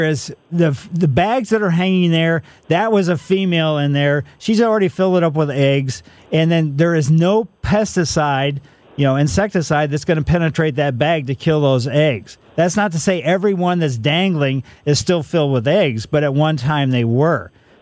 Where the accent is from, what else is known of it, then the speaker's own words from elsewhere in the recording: Ellisville, United States; growing up in Ellisville, the houses built in the 50s, they all had Pfizer's in front of them.